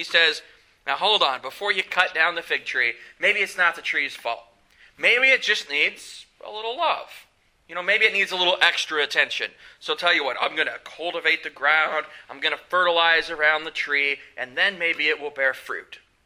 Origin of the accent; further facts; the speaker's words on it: Kansas, United States; I'm a little biased in this thinking, in that I'm from Kansas. And I went to the University of Kansas